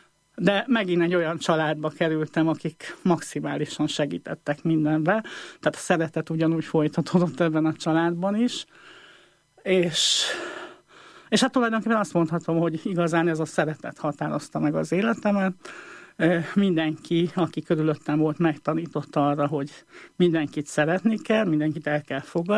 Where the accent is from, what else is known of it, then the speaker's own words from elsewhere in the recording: Uzhhorod, Zakarpattia Oblast, Ukraine; a szocialista rendszerben, Ungváron, a Szovjetunióban, ugye, én egy olyan országban születtem, ami ma már nem létezik